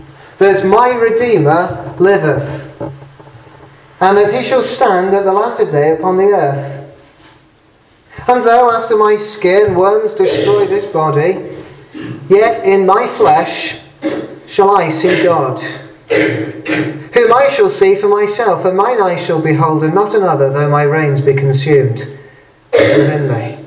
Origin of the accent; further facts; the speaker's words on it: England, United Kingdom; Well, I'm English